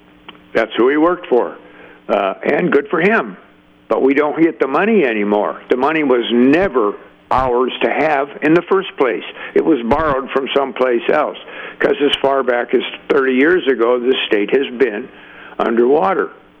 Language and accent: English; California, United States; I get angry about it, but I was born and raised here. Well, I'm a Californian.